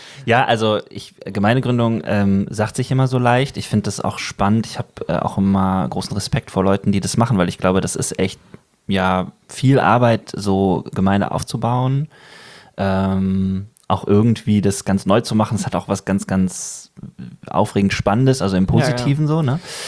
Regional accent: Berlin, Germany; Ich komme aus Berlin.

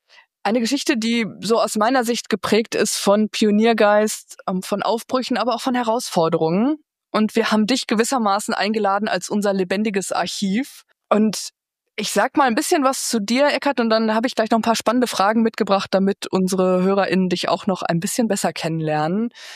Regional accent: North Rhine-Westphalia, Germany; Als ich in meiner Heimat in Lippe relativ frisch im CVJM in der Jungschar als Kind angekommen war

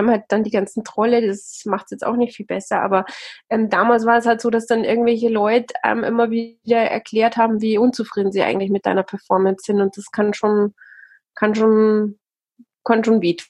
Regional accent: Austria; accent: Austrian; ich bin ja eigentlich, komme direkt vom Land, wie man auch ein bisschen hört, ne? Ich habe diesen österreichischen Akzent noch immer drauf

